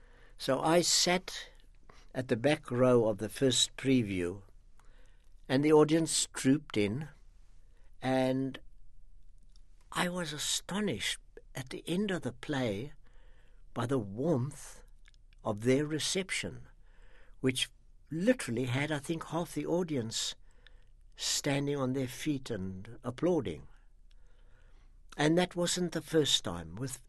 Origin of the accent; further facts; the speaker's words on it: South Africa; for me as a South African